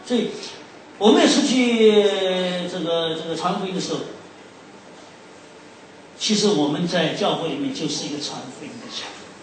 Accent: Shanghai, China; 因为我从小是在上海长大

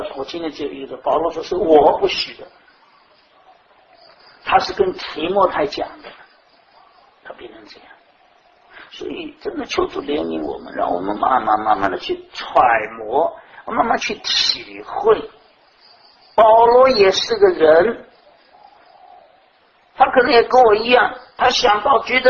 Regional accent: China; 这是我中国人的头脑

